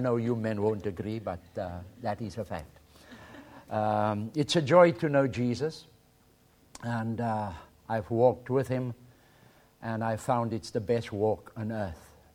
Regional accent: South Africa; I'm from South Africa, God's special country.

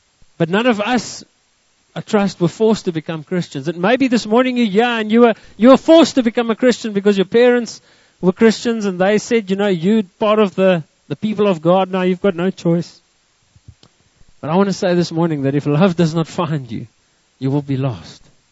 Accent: South Africa; typical South African because I see the negative first.

